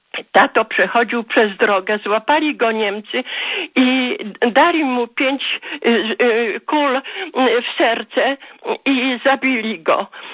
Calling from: Rzeszów, Subcarpathian Voivodeship, Poland; jestem z Rzeszowa.

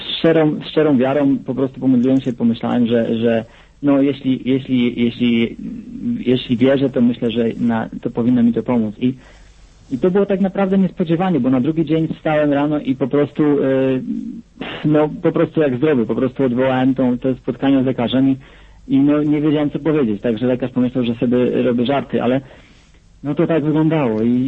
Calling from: Canada; Ja jestem z Kanady. Jestem rok w Kanadzie.

